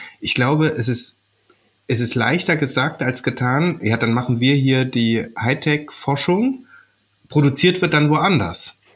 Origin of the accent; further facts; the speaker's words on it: Germany; Und für uns als Deutsche darf man, ich denke, berechtigterweise die Frage stellen